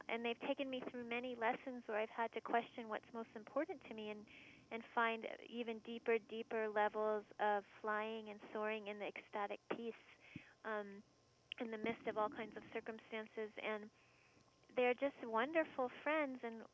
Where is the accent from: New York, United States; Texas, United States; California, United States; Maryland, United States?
Maryland, United States; So I grew up on the East Coast in Maryland of the United States, and we had a different term for yellow jacket and wasps.